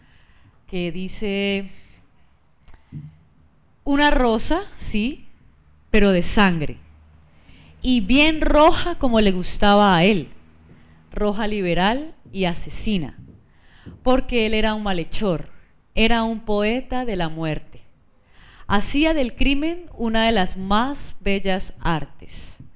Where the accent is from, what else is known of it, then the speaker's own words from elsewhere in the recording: Cali, Valle del Cauca, Colombia; Yo también soy caleña, soy teatrera, hago parte del Teatro Experimental de Cali Enrique Buenaventura y soy egresada del IPC.